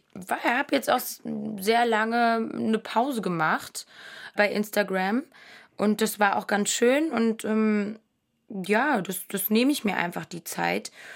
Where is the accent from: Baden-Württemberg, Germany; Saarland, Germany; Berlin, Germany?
Berlin, Germany; born there; ich bin gebürtige Berlinerin